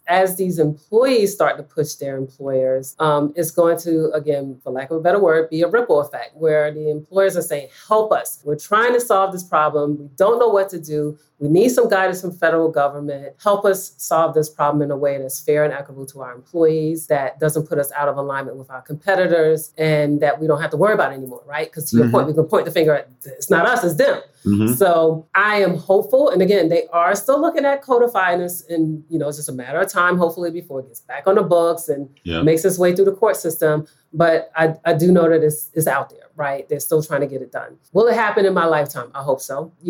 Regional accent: New York, United States; now in California, United States; I'm from New York originally. So I look to see what New York is doing in California

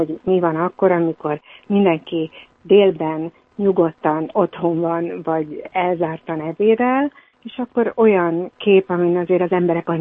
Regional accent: Budapest, Hungary; born there; meg a mi házunkat, mondom, ahol én születtem

